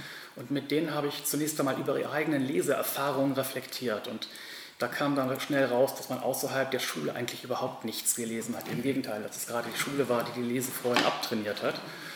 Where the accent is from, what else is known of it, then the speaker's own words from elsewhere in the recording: Oldenburg, Lower Saxony, Germany; Ich bin in Donnerschwee aufgewachsen und am Flötenteich zur Schule gegangen.